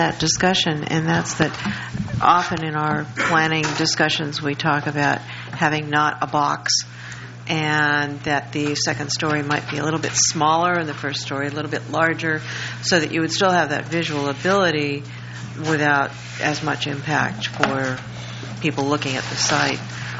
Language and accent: English; Morro Bay, California, United States; I'm from Morro Bay